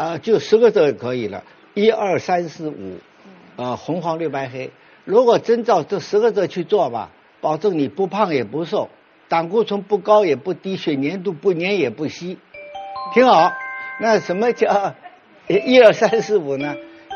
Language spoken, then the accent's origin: Chinese; China; 每天我们中国人一般一天需要800毫克钙